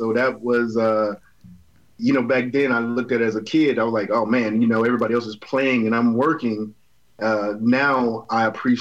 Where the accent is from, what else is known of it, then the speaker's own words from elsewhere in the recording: Columbus, Mississippi, United States; I grew up in the South, Mississippi, of course. Columbus is a really small town